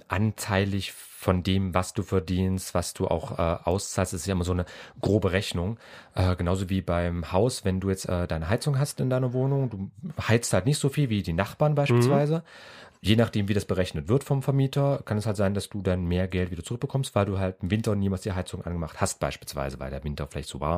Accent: Germany; Ich als Deutscher muss aber komplett Steuern zahlen

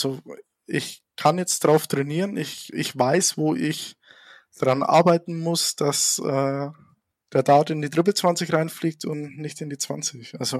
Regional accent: Neumarkt in der Oberpfalz, Bavaria, Germany; Also ich komme aus Neumarkt in Oberpfalz.

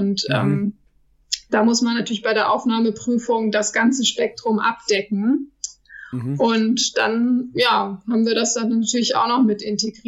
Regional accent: Lüchow, Lower Saxony, Germany; Lüchow ist meine Heimat. Ich liebe Lüchow.

